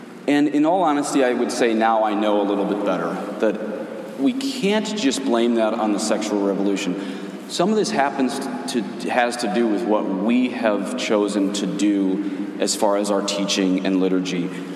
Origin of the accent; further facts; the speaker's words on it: Denver, Colorado, United States; But as you know, I grew up in Denver